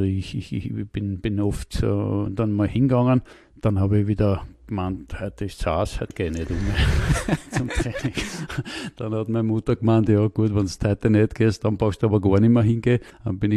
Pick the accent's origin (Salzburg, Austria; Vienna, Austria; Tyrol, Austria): Vienna, Austria; Ja, also herkommen tue ich aus dem zweiten Bezirk, wo ich auch aufgewachsen bin, wo auch mein Vater aufgewachsen ist